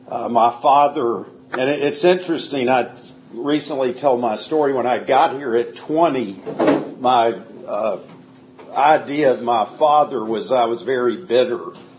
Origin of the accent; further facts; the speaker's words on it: Atlanta, Georgia, United States; also born or lived in Doraville, United States; I was born in Atlanta in 1959, grew up in Doraville, Georgia, although my family, and I'm an only child, we moved a few times, but I basically grew up here in Atlanta.